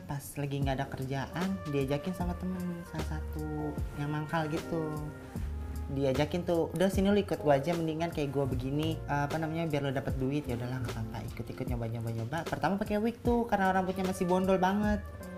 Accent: Jakarta, Indonesia

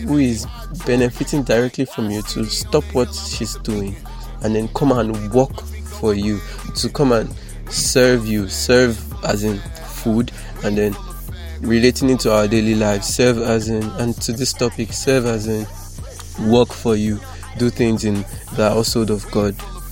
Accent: Nigeria; I'm Nigerian, and in a Nigerian home, if you've done something wrong, somebody is definitely going to call your name twice, or maybe three times, or four times

